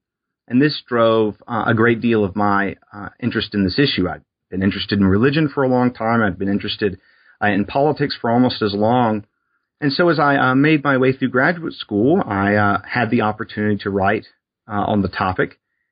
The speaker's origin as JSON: {"language": "English", "region": "Alabama", "country": "United States", "tie": "born or raised there", "said": "So I grew up in South Alabama on the Gulf Coast, and I was born in 1982."}